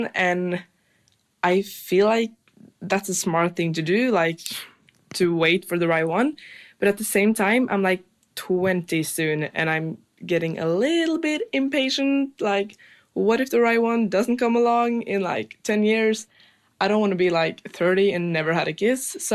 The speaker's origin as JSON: {"language": "English", "country": "Norway", "said": "I'm from Norway"}